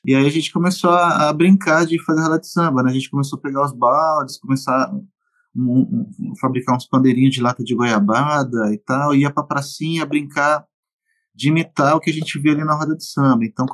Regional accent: São Paulo, Brazil; Eu venho de um bairro da Zona Leste de São Paulo, São Mateus, que é um bairro que tem muita roda de samba, até hoje tem muita roda de samba

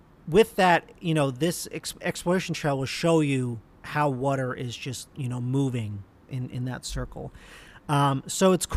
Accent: New Jersey, United States; I'm from New Jersey, the where we live, eat, and breathe boardwalks.

